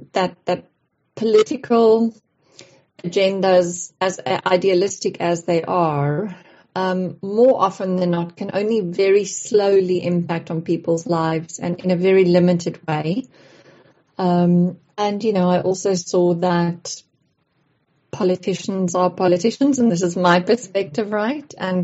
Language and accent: English; South Africa; now in London, United Kingdom; I'm South African. I live in London at the moment, and I love change.